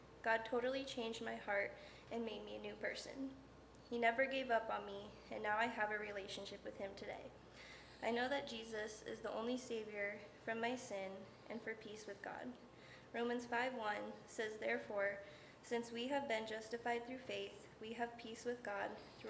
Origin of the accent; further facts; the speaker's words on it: Columbus, Ohio, United States; I grew up in Columbus and attended the Free Church there.